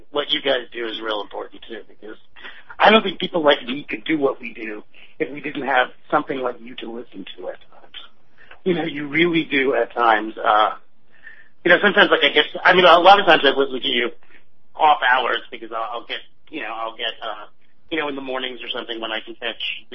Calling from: Astoria, New York, United States; from Astoria, Queens.

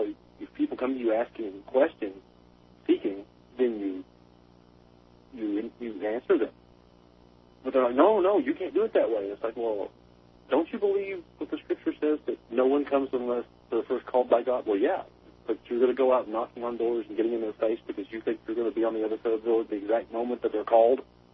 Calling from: Hustonville, Kentucky, United States; And I'm calling from Kentucky. A little burg called Houstonville, population 350.

